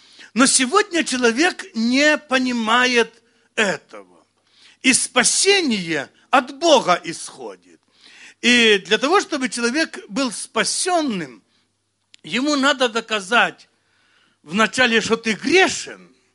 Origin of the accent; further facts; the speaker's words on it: Brest Region, Belarus; я вырос в деревушке на Брещине небольшой, там много было верующих.